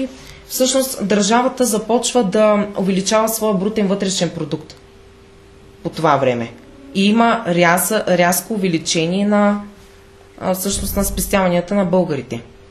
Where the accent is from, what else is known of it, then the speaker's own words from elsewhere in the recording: Gabrovo, Gabrovo Province, Bulgaria; Аз съм на 17 години и роден съм тук в Габрово. Майка ми и баща ми обаче са от различни градове. Баба ми и дядо ми също, т.е. аз съм единствения, който е роден тук.